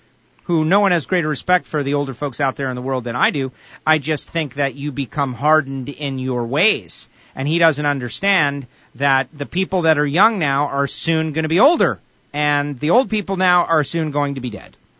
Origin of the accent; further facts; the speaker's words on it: United States; And that's something that, as an American, I'm kind of just against.